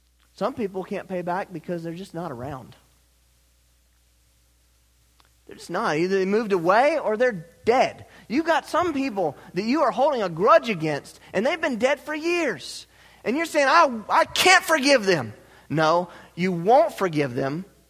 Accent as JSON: {"language": "English", "country": "United States", "said": "and I'm American through and through."}